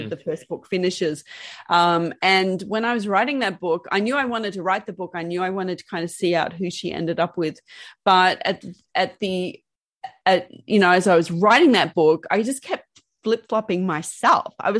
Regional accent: Sydney, New South Wales, Australia; he's an American boy. I was a girl from Sydney.

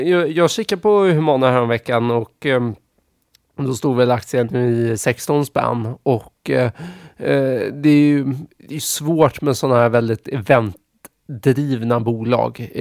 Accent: Gothenburg, Västra Götaland County, Sweden; jag inser att jag pratar lite stockholmska. Men jag är ju från Göteborg, så att, jag är ju till och med mer Göteborg än vad du är.

